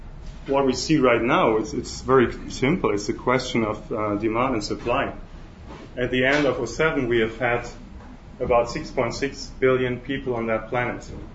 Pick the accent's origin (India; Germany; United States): Germany; moved away as an adult; now in Austria; I'm a German. I grew up in Germany. The last 12 years I've lived in Austria.